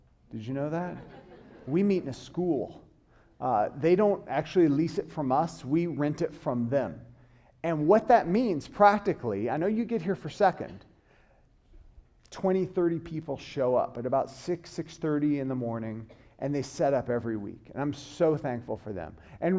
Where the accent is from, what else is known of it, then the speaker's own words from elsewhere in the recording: the South, United States; I grew up in the South. I grew up going to church.